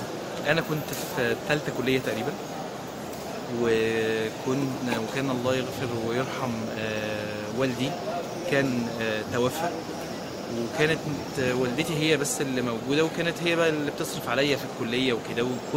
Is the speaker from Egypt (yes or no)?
yes; Alexandria Governorate, Egypt; also born or lived in 6th of October; نزلت بعد كده 6 اكتوبر، انا اسكندراني، فنزلت بعد كده 6 اكتوبر